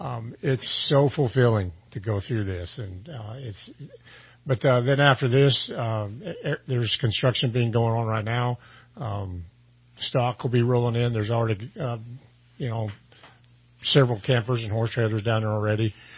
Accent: Sterling, Colorado, United States; moved away; in Sterling, Colorado, and I left there in 2001. I came out here. It was a small town, and it just was time to move on.

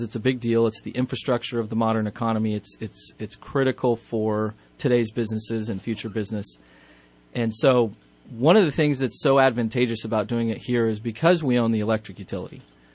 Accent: Nebraska, United States; now in Reading, United States; I'm originally from Nebraska.

